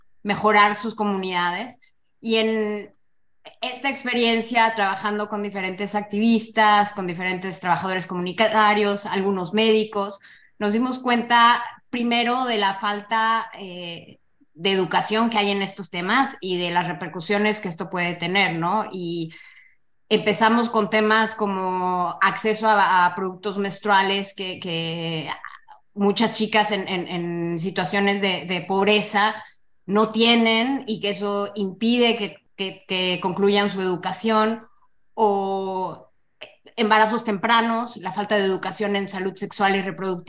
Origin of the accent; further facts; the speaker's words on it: Mexico; yo como mexicana